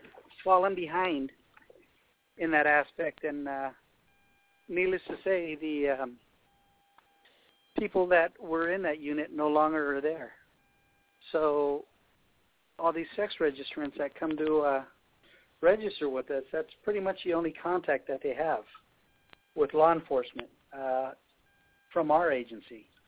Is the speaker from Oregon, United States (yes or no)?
no; California, United States; Born and raised in the Bay Area. Ended up going to school while I was at work at the sheriff's office.